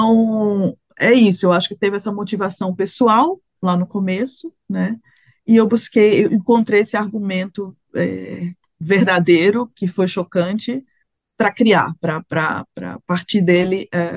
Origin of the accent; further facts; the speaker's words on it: Recife, Pernambuco, Brazil; na vila onde eu nasci, onde eu cresci, no Recife, no IPSEP